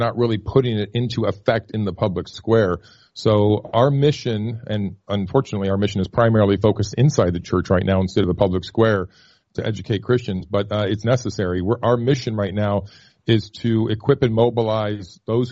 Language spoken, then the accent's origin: English; Columbus, Ohio, United States; I grew up in Columbus, and so I love Cleveland, love Cincinnati, love Ohio. So as a Buckeye, I can tease a little bit